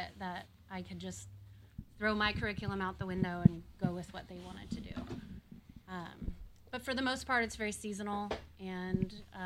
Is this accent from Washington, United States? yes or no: yes; Vashon, Washington, United States; I grew up on Vashon, graduated from high school here, left for college, got my teaching degree, had babies, moved home